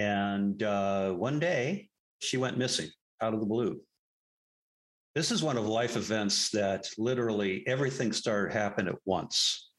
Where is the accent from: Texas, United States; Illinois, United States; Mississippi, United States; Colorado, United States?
Colorado, United States; Denver; born there; I was born in St. Luke's Hospital in Denver, baptized Lutheran.